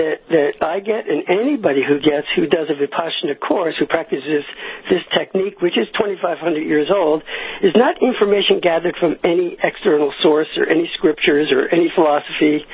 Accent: New York, United States; born or raised there

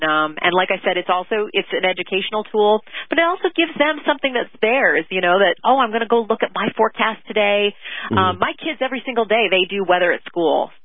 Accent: Canada; I grew up in Canada where there was weather all around us.

